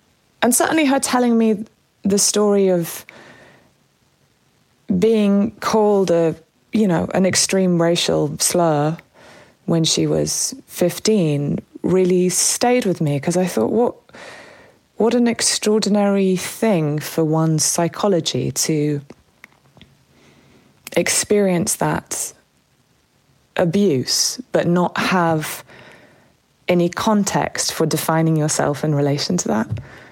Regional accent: England, United Kingdom; growing up in the English countryside and going to very sort of white private schools

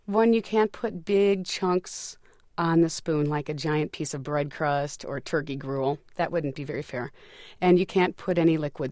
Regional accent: Denver, Colorado, United States; I'm from Denver, Colorado.

